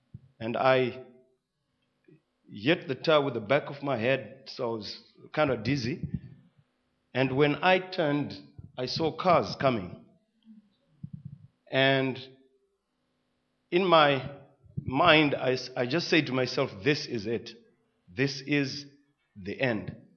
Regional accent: Zimbabwe; now in South Africa; I came from Zimbabwe in 2008, in June.

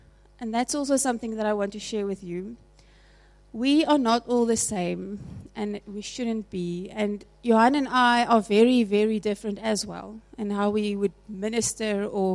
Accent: South Africa; because we don't know them, because we come from South Africa.

